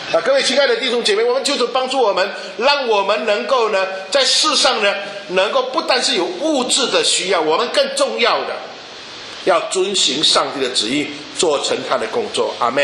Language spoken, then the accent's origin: Chinese; Malaysia; 我是马来西亚人，但是我们马来西亚是很迷信的